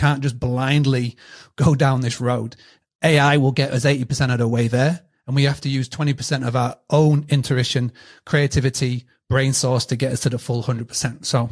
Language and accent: English; United Kingdom; accent: British; So my tool is Tavus, and I'll have to spell it for you because of my British accent.